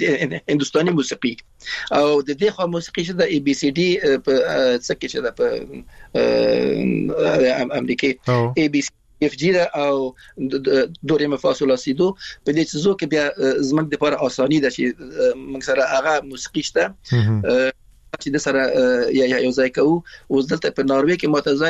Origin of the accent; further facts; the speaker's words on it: Afghanistan; moved away as an adult; موږ شو ویل چې موږ د افغانستان راغلی یو، نو ایران راغلی مو